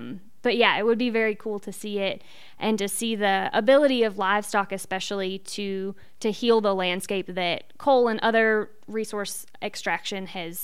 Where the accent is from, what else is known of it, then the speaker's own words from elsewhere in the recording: West Virginia, United States; so I grew up in West Virginia, but I spent a few years out here in the West working on regenerative cattle operations.